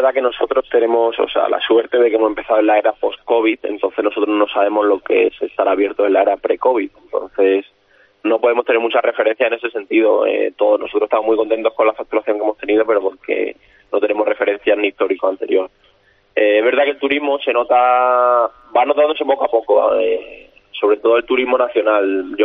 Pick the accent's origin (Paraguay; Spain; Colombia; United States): Spain; Cáceres, Extremadura; Sí, bueno, yo soy de Cáceres